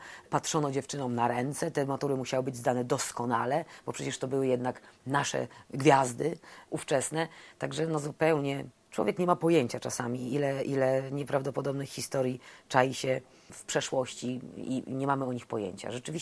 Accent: Szczecin, West Pomeranian Voivodeship, Poland; ja również pochodzę ze Szczecina, urodziłam się w Szczecinie, tam spędziłam kawał czasu, kawał swojego życia dziecięcego, nastoletniego i takiego wczesno-młodzieńczego.

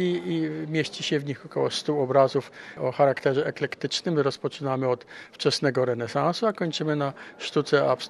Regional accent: Szczecin, West Pomeranian Voivodeship, Poland; a to, że jest Szczecinem, jest dodatkową atrakcją, ponieważ ja również pochodzę z tego miasta.

